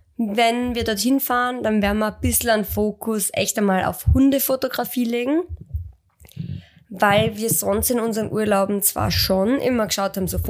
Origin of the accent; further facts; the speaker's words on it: Austria; wir kommen halt aus Österreich und in Österreich ist das durchaus normal, dass man das mit hat.